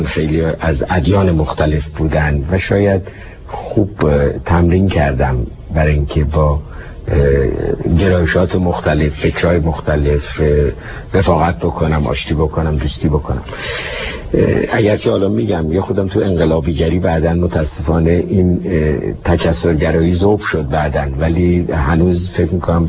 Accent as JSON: {"language": "Persian", "town": "Tehran", "region": "Tehran Province", "country": "Iran", "tie": "born there", "said": "من بالای چهارراه دروازه دولاب، خیابون شهباز که هفته شهریور امروز اسمش هست، به خیابون ساسان به دنیا آمدم. بچه ششم یک خانواده 7 بچه‌ای بودم."}